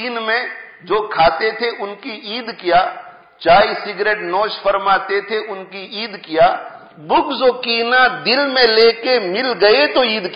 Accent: India; born there; میں پاکستانی نہیں, ہندوستان میں میری پیدائش ہوئی ہے.

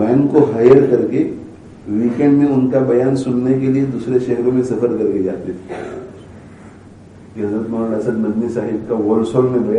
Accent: India; moved away; 1970 کی دہائی میں جب میں انڈیا سے یہاں منتقل ہوا

